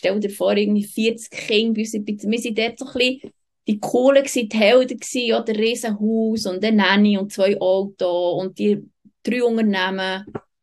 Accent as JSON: {"language": "German", "town": "Bolligen", "region": "Bern", "country": "Switzerland", "tie": "born or raised there", "lives_now": "Interlaken, Switzerland", "said": "Ich bin selber in Bolligen aufgewachsen."}